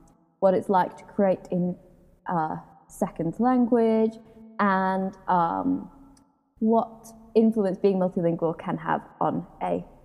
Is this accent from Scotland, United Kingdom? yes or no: yes; Scotland, United Kingdom; first language English; I'm from Scotland. I had just English to start with, and then I have acquired lots of languages, mostly through school or through interest.